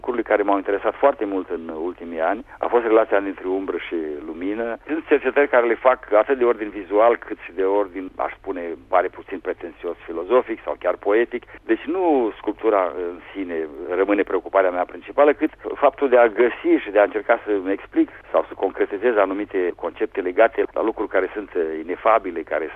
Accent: Romania; now in France; Mă prezint sau ca francez de origine română sau ca român de naționalitate franceză.

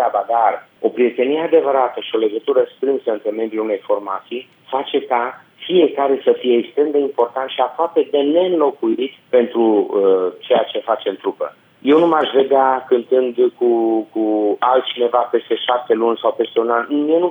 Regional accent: Cluj-Napoca, Cluj County, Romania; Toți sunt din București, doar eu și Leluț suntem din Cluj.

